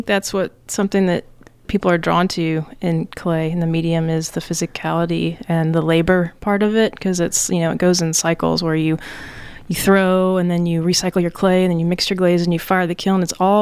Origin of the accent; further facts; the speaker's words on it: Little Rock, Arkansas, United States; moved away as an adult; Well, you know, I grew up in Little Rock, Arkansas, and after college, I really just needed to get out. So I got my work visa and moved to London, England.